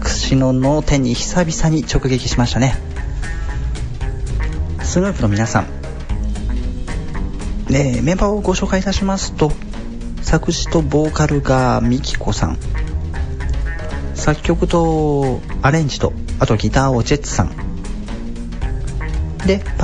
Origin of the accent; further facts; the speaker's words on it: Kansai, Japan; やっぱり関西人としてですね、一発かまさないといけないなと思っておりますので